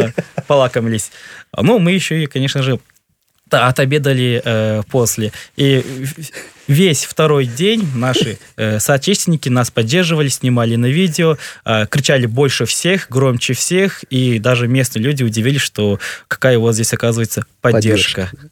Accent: Kyrgyzstan; я, Руслан, Кристина, Вика, все мы из Кыргызстана.

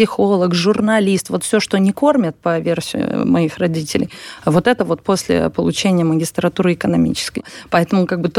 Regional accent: Latvia; но я же из Латвии.

